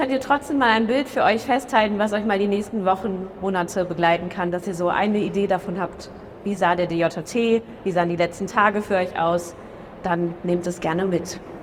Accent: North Rhine-Westphalia, Germany; Ich komme aus Westfalen, ihr wisst es, ich habe es verraten.

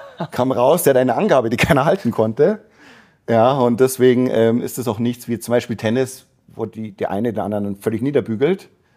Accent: Munich, Bavaria, Germany; born there; also born or lived in London; Also ich sehe mich als Kosmopolit, bin aber in München geboren

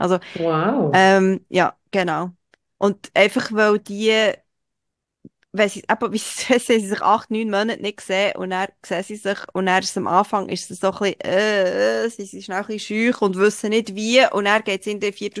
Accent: Switzerland; für mich als Schweizerin

